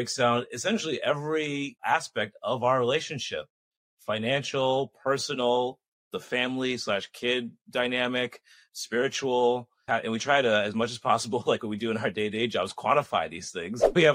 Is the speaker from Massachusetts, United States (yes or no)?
yes; Boston, Massachusetts, United States; But essentially, I'm from Boston.